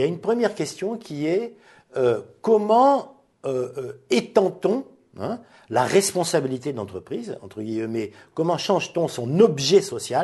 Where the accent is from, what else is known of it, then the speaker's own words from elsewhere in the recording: France; pas de manière incidente comme chez nous en France